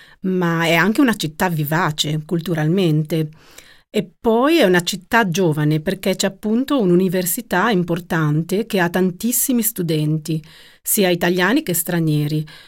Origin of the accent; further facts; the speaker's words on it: Bologna, Emilia-Romagna, Italy; Sì, sì, sono di Bologna. È proprio di Bologna. Non ci abito da qualche anno, però ci torno regolarmente.